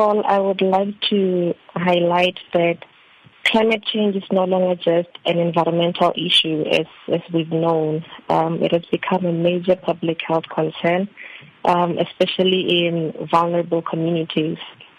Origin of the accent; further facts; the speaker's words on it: Thohoyandou, Limpopo, South Africa; now in Cape Town, South Africa; Originally, I am from Limpopo, in a township called Thohoyandou. But because of my academics, I've been in Cape Town for the past 3 years.